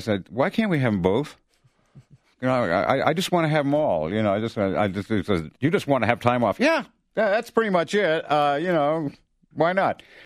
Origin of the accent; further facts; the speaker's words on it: New York, United States; I grew up in New York, so half my friends were Jewish.